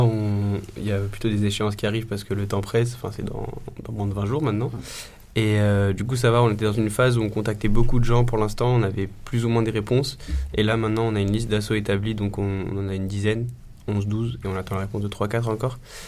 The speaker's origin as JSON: {"language": "French", "country": "Morocco", "said": "Moi par exemple je viens du Maroc"}